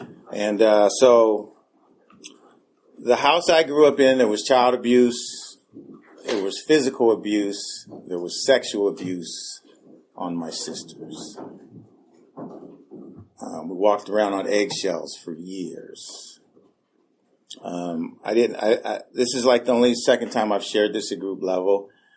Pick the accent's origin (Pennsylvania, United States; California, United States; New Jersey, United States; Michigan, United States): California, United States; Oakland; born there; I was born in Oakland. I was in San Diego, California. It was a gang infested neighborhood.